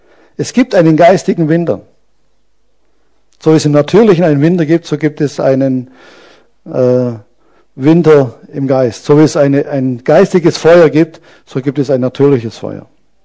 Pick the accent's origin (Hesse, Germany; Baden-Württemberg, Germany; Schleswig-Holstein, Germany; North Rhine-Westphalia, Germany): Baden-Württemberg, Germany; Aber das ist bei uns in Schwaben fast unmöglich, dass jemand die Schuhe auszieht.